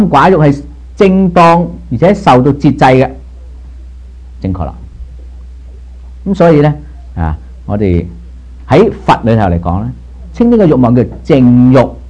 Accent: China; 我哋中國人就唔同，修身齊家，然之後治國平天下

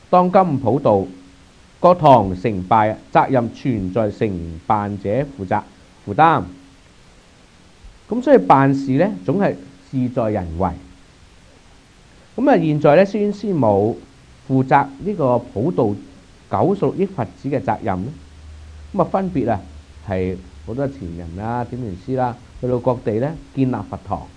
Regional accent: Guangdong, China; 咁而家就等於我哋廣東人食嘢，即係揀飲擇食啊！

